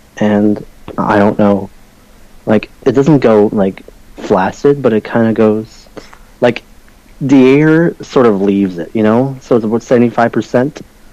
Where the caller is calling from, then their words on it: Mississauga, Ontario, Canada; I'm calling from Mississauga.